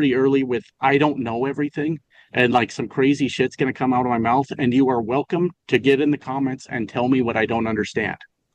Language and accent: English; Colorado, United States; moved away as an adult; also born or lived in New Mexico; I'm from Colorado. When I was 19, I moved to New Mexico.